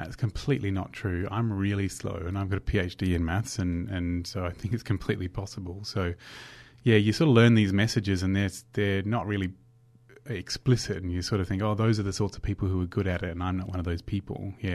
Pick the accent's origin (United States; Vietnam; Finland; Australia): Australia; New South Wales; I'm from New South Wales, and we didn't study complex numbers in New South Wales.